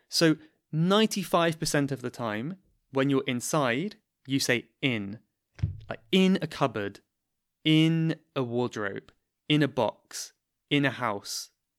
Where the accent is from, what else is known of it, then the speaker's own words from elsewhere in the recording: South West England, United Kingdom; I am from Cornwall, as many of you might know. And Cornwall is like very rural, it's a countryside.